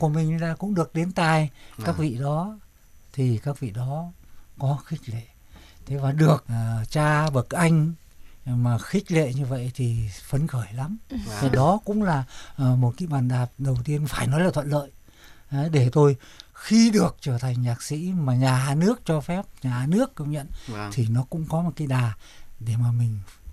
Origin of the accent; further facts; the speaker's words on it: Cot Village, Hanoi, Vietnam; Mà tôi là giờ là dân làng Cót, tức là ngoại thành Hà Nội lúc đó.